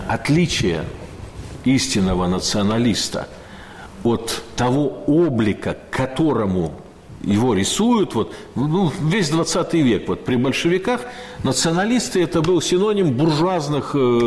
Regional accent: Omsk Oblast, Russia; also born or lived in Semipalatinsk; А я родился в Семипалатинске». Тогда это была Южная Сибирь. А дед мой приехал из Белоруссии, а вообще я вырос в Сибири и состоялся как сибиряк вот, на севере Омской области.

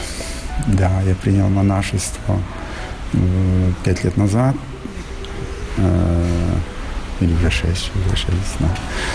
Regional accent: Makiivka, Donetsk Oblast, Ukraine; born there; Я родился в Макеевке, поэтому рядом с вами.

